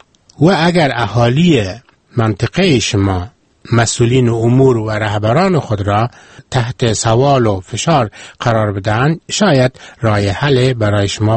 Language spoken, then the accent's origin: Persian; Afghanistan; من افغانی هستم